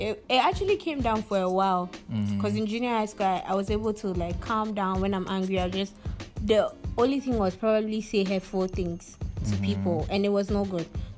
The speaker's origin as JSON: {"language": "English", "country": "Ghana", "said": "I'm always proud that I am a Ghanaian."}